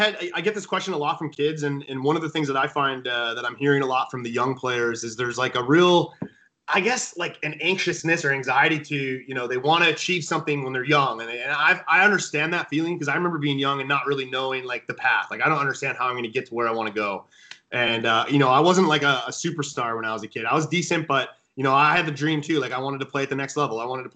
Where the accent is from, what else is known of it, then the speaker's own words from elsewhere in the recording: Buffalo, New York, United States; So I'm from Buffalo, New York, and my father took me to the Boston Garden when I was a kid.